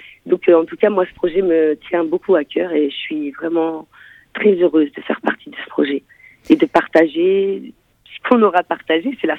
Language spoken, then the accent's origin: French; Angoulême, Nouvelle-Aquitaine, France; moi, je suis née en France, je suis charentaise berbère, comme je dis, je suis née en Charente, je suis née en Angoulême. Mes parents sont marocains, nés en Algérie, sous une Algérie occupée par la France.